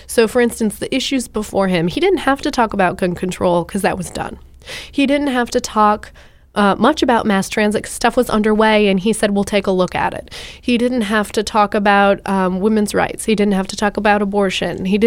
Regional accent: Colorado, United States; moved away; also born or lived in Florida; I'm from Colorado and I lived in Florida, and I've noticed here people are a lot more attuned to national politics in general.

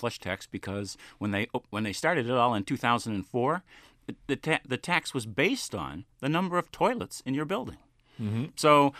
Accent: Maryland, United States; It's cool that we're from Maryland

